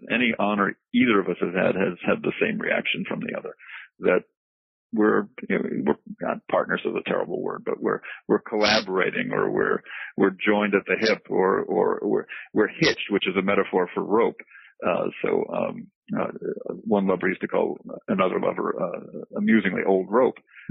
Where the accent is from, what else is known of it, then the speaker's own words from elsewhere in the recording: Boston, Massachusetts, United States; born there; I was born in Boston in 1950. In a lower, I suppose, a lower middle class housing development.